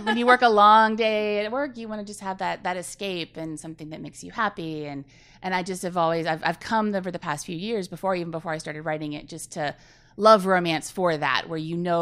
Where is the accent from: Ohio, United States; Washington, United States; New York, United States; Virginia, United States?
Virginia, United States; I grew up in Virginia, but I went to school in Rhode Island for a while.